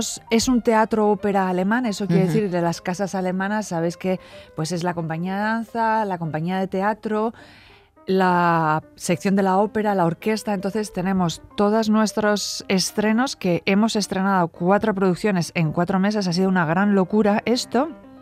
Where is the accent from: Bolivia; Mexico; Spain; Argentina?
Spain; moved away as an adult; Yo salí de España con lo que es 19 años, 19 y pico, empiezo a bailar en Inglaterra, después Zurich Ballet